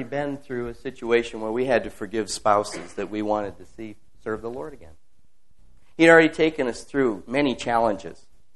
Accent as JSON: {"language": "English", "region": "Michigan", "country": "United States", "said": "I came from Michigan originally."}